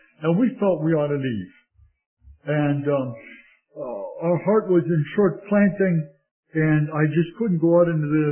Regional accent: Milwaukee, Wisconsin, United States; okay, well, I'm from Milwaukee anyway

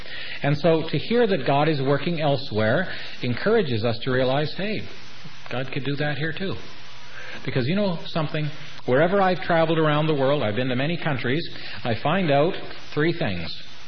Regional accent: St. Catharines, Ontario, Canada; I had the opportunity in my hometown of St. Catharines. I was invited in to our old high school where I graduated.

